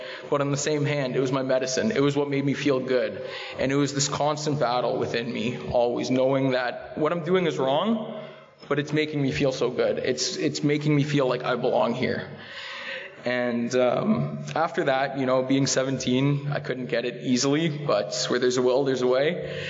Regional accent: Etobicoke, Ontario, Canada; born there; I was born in Etobicoke as well, middle-class family, three siblings, you know, nothing too crazy.

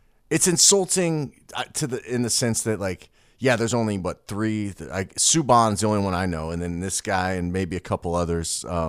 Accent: Kansas City, United States; one of my good friends growing up in Kansas City

